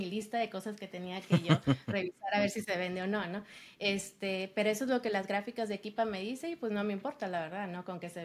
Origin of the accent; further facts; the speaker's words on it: Mexico; moved away; no que paremos de pensar como mexicanos